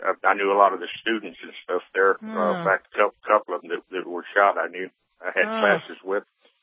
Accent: Texas, United States; Well, I'm from Texas, so I'm...

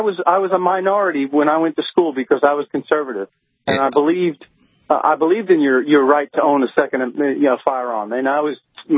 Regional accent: New York, United States; I grew up in New York, and there is a very big move on Long Island for Trump.

